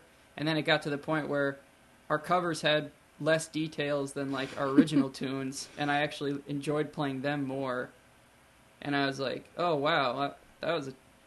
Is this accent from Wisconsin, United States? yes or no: yes; Shell Lake, Wisconsin, United States; I grew up in Shell Lake, which is kind of a small town, and they only had the one radio station, WGMO.